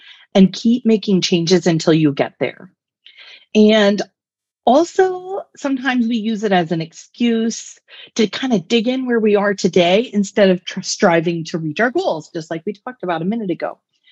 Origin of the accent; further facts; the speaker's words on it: Pacific Northwest, United States; I'm from the Pacific Northwest.